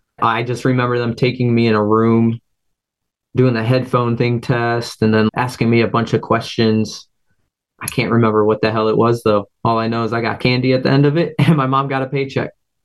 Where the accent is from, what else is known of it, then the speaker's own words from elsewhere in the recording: Kent, Ohio, United States; As a child growing up in Kent, Ohio, you know, I was in a part of a very rich family.